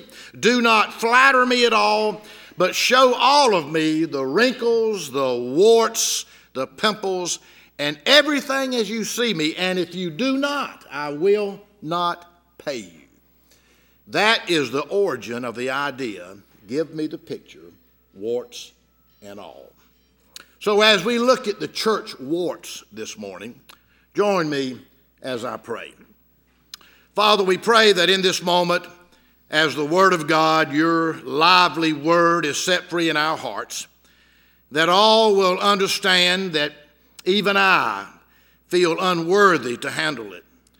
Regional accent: Fitzgerald, Georgia, United States; born there; I was born in Ben Hill County, Fitzgerald, Georgia. Now, that's the center of southeast Georgia, the colony city, and the home of beautiful women.

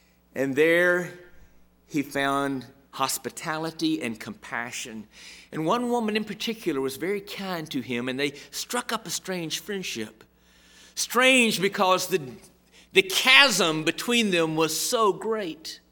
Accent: Montgomery, Alabama, United States; also born or lived in Birmingham; I grew up, born in Birmingham, but I grew up in Montgomery.

